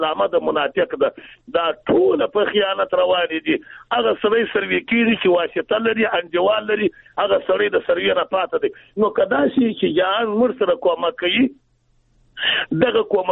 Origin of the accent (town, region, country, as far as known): Afghanistan